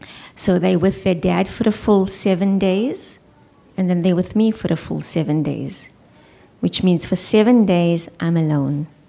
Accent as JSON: {"language": "English", "town": "Johannesburg", "region": "Gauteng", "country": "South Africa", "said": "because I'm from Johannesburg, all my family's there, so our support structure's there."}